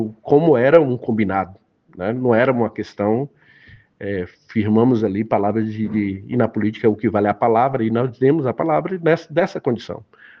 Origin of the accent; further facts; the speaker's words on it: Barra do Furado, Rio de Janeiro, Brazil; born there; eu tenho um irmão, que é Luluzinho, lá de Barra do Furado também, de onde eu nasci